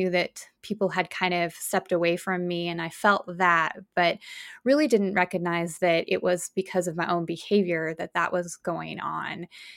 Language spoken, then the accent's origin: English; Wyoming, United States; now in Virginia, United States; I grew up in Wyoming in the United States, and I now live in Virginia.